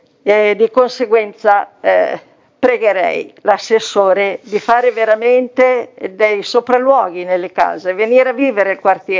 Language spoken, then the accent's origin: Italian; Milan, Lombardy, Italy; Io vengo da Quinto Romano e vorrei far parte di questo progetto del quadrilatero, perché essendo proprio all'estremità della città, sia Quinto che Figino siamo abbastanza dimenticati da tutti